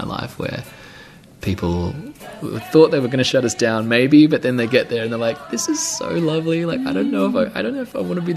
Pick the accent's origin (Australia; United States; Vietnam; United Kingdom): Australia; growing up in Australian culture, I was afraid of becoming a dancer